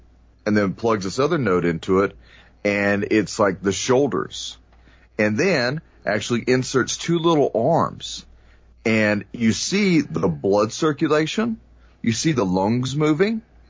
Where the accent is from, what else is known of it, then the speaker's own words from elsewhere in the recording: Texas, United States; accent: Texas; There's my Texas accent, y'all.